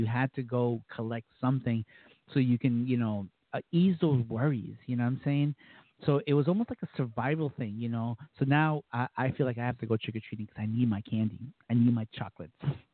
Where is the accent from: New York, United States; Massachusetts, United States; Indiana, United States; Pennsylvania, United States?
Massachusetts, United States; Boston; Growing up in the United States, in Boston area, you don't see that tradition kind of alive